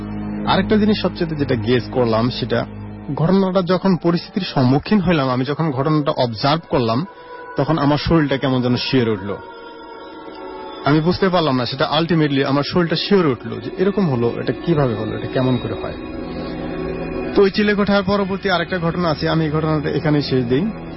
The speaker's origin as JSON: {"language": "Bangla", "town": "Khamarpara", "region": "Dhaka Division", "country": "Bangladesh", "tie": "born or raised there", "also_born_or_lived": "United States", "said": "Even আমার home district Tangail এবং আমার বাড়ি যে খামারপাড়া সেখানেও কিছু ঘটনা আছে।"}